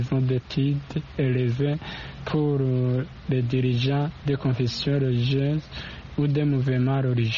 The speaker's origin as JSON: {"language": "French", "country": "Burundi", "said": "Pour réglementer chez nous, au Burundi, le gouvernement apporte des innovations à la loi en vigueur"}